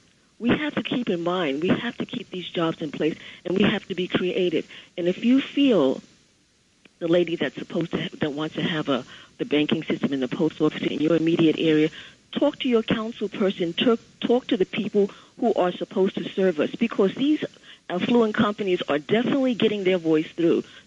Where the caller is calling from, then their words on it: Brooklyn, New York, United States; from Brooklyn.